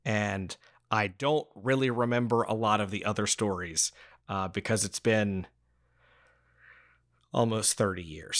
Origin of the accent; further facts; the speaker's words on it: Southeast, United States; because we were raised in the Southeast United States, where some of this stuff just didn't happen.